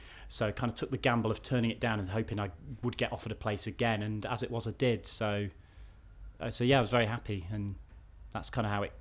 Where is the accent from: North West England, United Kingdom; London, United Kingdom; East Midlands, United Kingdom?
East Midlands, United Kingdom; Nottingham; I'm 29 years old and I'm from Nottingham.